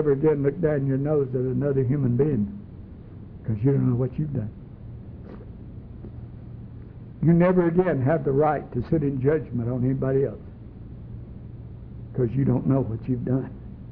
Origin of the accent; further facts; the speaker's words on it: LaGrange, Georgia, United States; See, I grew up in Georgia, in LaGrange, Georgia, in a Southern Baptist church. It was at the end of our street.